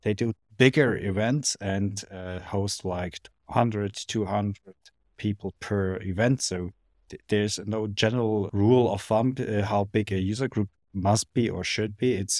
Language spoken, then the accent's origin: English; Germany; English is a second language; And you have bigger countries like my country. I'm coming from Germany, where we have a lot of small user groups.